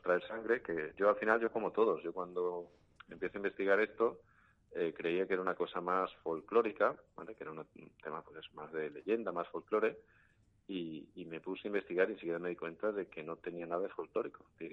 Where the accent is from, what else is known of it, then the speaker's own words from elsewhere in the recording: Extremadura, Spain; Yo soy de Sierra de Gata, que estoy muy cerca.